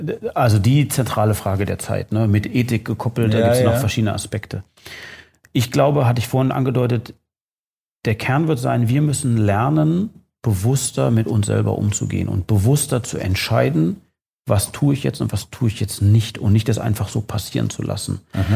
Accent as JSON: {"language": "German", "country": "Austria", "tie": "born or raised there", "said": "Ich bin in Österreich geboren, Österreich aufgewachsen, da in der anderen Stadt hier um die Ecke zur Schule gegangen, da aber gleich weg, habe hier in fast jeder Großstadt gelebt, war im Ausland"}